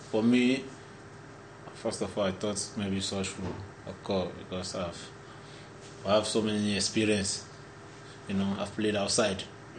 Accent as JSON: {"language": "English", "town": "Ajegunle", "region": "Lagos", "country": "Nigeria", "tie": "born or raised there", "said": "I can sing all the street music where I grew up in Ajegunle."}